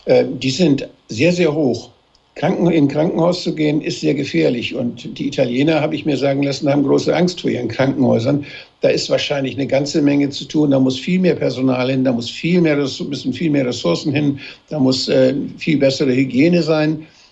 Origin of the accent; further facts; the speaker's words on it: Flensburg, Schleswig-Holstein, Germany; Wissen Sie, es gibt in meiner Heimatstadt Flensburg